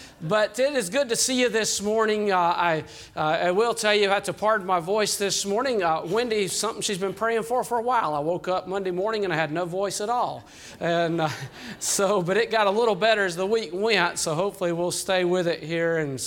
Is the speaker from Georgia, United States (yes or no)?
yes; Georgia, United States; I was from South Georgia.